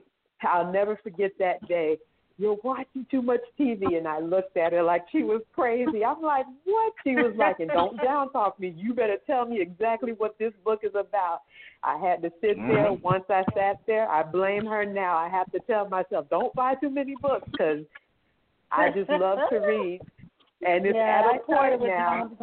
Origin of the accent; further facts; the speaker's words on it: Miami, Florida, United States; I'm from Miami, Florida, and it is just a natural high to see an African-American woman to do horror books.